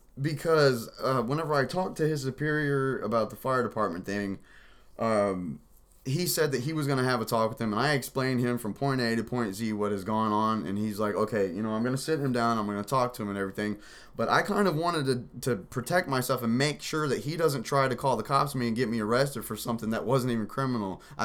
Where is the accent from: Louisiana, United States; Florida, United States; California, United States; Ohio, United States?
Louisiana, United States; born there; also born or lived in Las Vegas; Well, you know, I was born in Louisiana, and I actually came here from Vegas